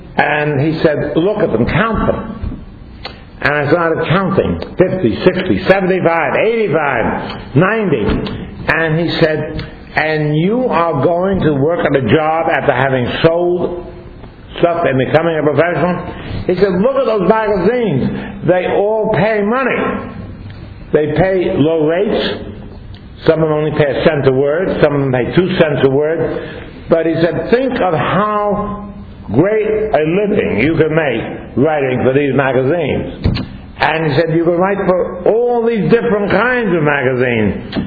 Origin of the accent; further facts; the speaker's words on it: Brooklyn, New York, United States; Baseball, I was from Brooklyn, I was a Brooklyn Dodgers fan.